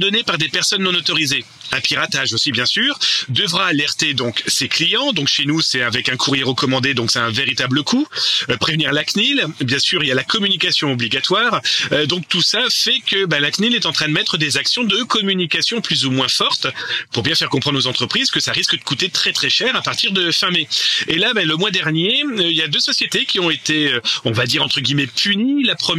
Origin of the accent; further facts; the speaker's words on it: France; Chez nous, en France, hein, c'est la RGPD.